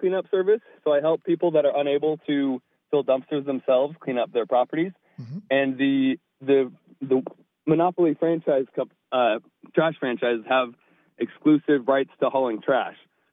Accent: Grants Pass, Oregon, United States; I was born and raised here in Grants Pass.

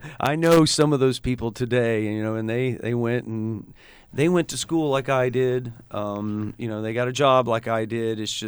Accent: Pensacola, Florida, United States; I've lived in Pensacola my entire life.

